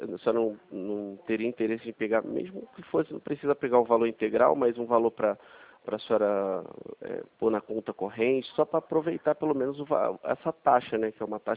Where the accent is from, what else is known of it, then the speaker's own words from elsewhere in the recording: Rio de Janeiro, Brazil; Não, eu sou do Rio de Janeiro mesmo